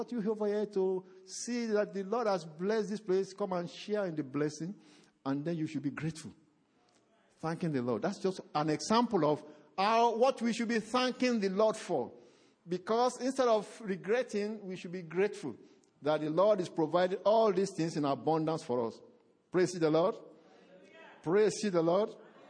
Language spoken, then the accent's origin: English; Nigeria; We come from Nigeria, from Africa, from other places.